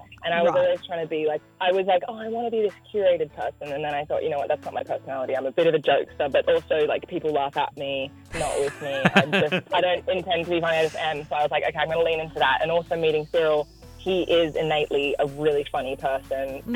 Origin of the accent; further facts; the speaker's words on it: Port Macquarie, New South Wales, Australia; I grew up in Port Macquarie, so Newey was like the second home